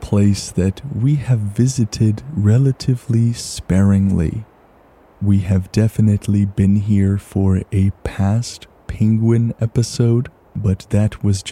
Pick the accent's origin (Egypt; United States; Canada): Canada; For me, as a Canadian, it feels like home.